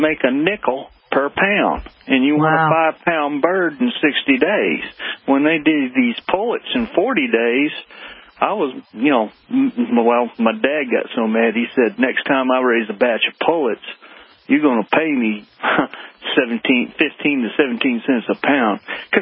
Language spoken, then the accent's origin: English; the South, United States; Now, I know she heard me, and she knows I'm from the South.